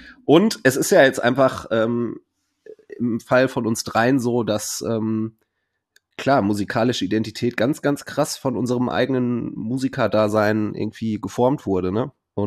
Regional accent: North Rhine-Westphalia, Germany; die anderen haben aber so richtig auf die Schnauze Metalcore gemacht oder so Bollo-Hardcore bei uns im Pott irgendwie viel.

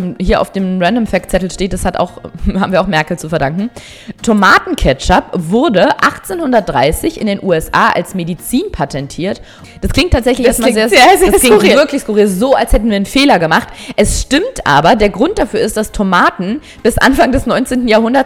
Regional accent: Berlin, Germany; born there; ich bin in Berlin geboren, meine Mutter ist in Deutschland geboren, mein Vater, gut, der kommt aus Afghanistan. Ich habe einen deutschen Pass, einen deutschen Personalausweis

